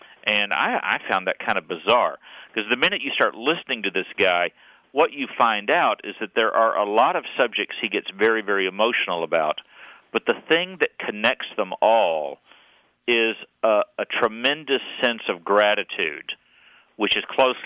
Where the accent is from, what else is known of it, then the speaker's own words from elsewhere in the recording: Texas, United States; Well, I'm from the Republic of Texas, yeah.